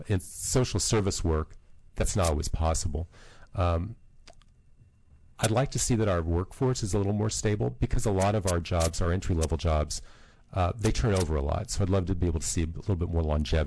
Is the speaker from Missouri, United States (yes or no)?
yes; Missouri, United States; I grew up on a farm in Missouri. I'm in my late 50s, but I'm probably one of the few people in this room or in this building that grew up without running water or telephones.